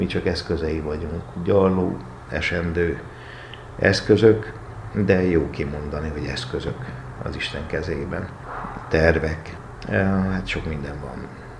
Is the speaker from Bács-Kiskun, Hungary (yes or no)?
yes; Baja, Bács-Kiskun, Hungary; Igen, tehát én bajai vagyok, egy hadgyerekes családban nőttem fel.